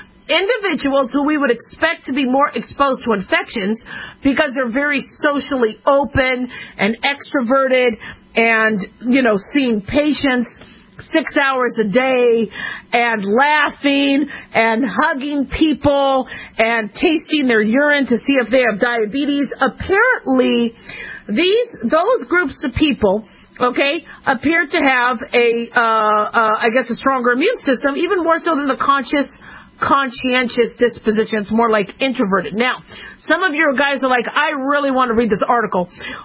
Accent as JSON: {"language": "English", "town": "Las Vegas", "region": "Nevada", "country": "United States", "tie": "born or raised there", "said": "Remember, I grew up in Las Vegas. I miss the strip."}